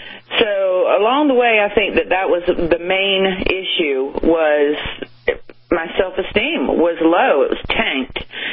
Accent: Wilmington, North Carolina, United States; Well, I grew up in North Carolina, a small town. Back in the 80s, it was a small town, Wilmington, North Carolina.

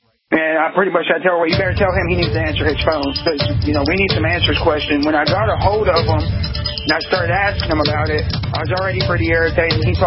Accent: Oklahoma, United States; Yeah, it's pretty scary because I came from the Oklahoma area. I used to cop walk down there before I came up here

